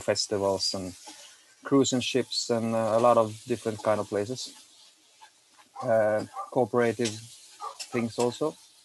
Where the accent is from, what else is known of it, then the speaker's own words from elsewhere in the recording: Finland; So I'm from Finland also. I've been living in Finland for many years.